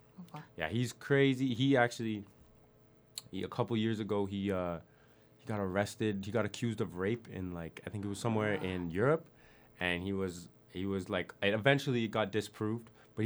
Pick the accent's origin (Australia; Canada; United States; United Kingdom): Canada; I'm from Canada and that's what it is.